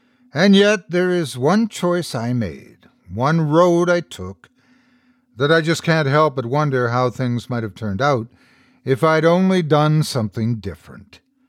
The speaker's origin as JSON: {"language": "English", "town": "Erie", "region": "Pennsylvania", "country": "United States", "tie": "born or raised there"}